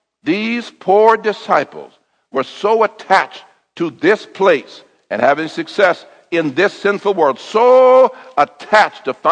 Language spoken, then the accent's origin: English; the North, United States; I was born and reared in the North. I'd not been exposed to racial prejudice before like that.